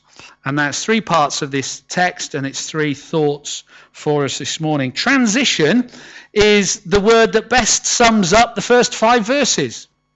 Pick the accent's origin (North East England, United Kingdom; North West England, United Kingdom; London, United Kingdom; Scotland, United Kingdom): North West England, United Kingdom; moved away as an adult; now in England; I was driving over from, I grew up in the Northwest, and I was driving over here to the east of the country to my year out place. I was 18 years old